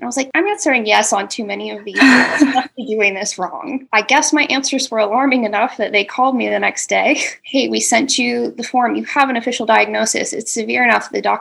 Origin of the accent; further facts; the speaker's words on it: Dallas, Texas, United States; I am an artist and small business owner and creator of an audio drama podcast. I'm from Dallas, Texas.